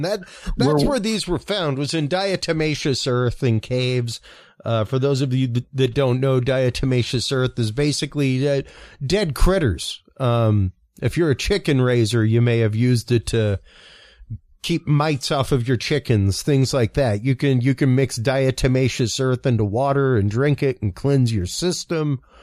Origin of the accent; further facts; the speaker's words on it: Houston, Texas, United States; I'm from Houston. I've been to NASA to Johnson Space Center.